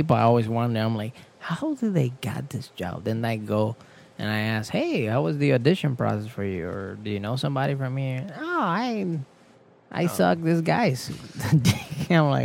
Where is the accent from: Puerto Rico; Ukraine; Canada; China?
Puerto Rico; also born or lived in Florida; now in United States; I came here from Florida, but I'm originally from Puerto Rico.